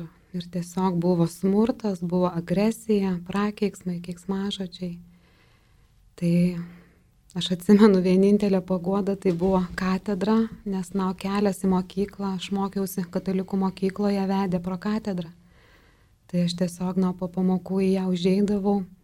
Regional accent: Telšiai, Telšiai County, Lithuania; Aš užaugau Telšiuose. Mažame miestelėje, 5 vaikų šeimoje

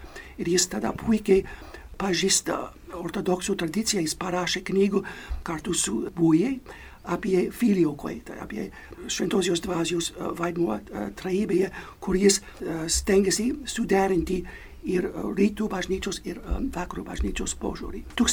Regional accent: United States; Lithuanian is a second language; aš esu amerikietis

